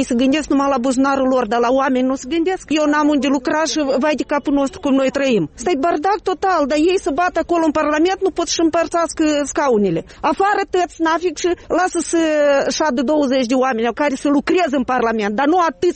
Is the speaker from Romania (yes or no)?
no; Moldova; Noi suntem moldoveni din talpă și moldoveni am fost tot timpul.